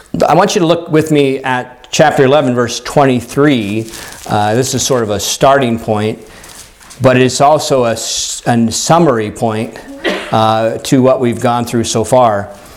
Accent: United States; you have to forgive me, I grew up in the United States, and the presidents of the United States that we all know from history are the ones that were in presidency during war times

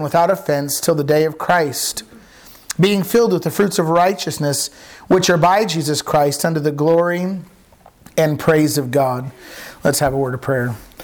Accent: United States; I said, well, I'm from the States.

